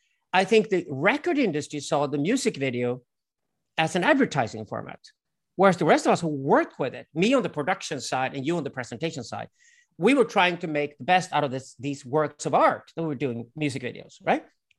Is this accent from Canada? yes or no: no; Sweden; And we grew up in Sweden with a Swedish mother. Her parents or her family had been missionaries in Africa, and my father had roots in Africa.